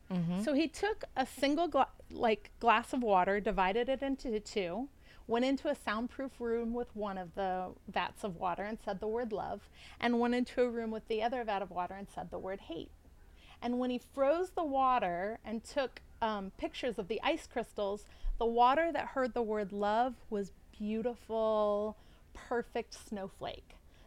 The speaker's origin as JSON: {"language": "English", "town": "Jupiter", "region": "Florida", "country": "United States", "tie": "born or raised there", "said": "Because growing up in Jupiter, Florida, I was totally miseducated"}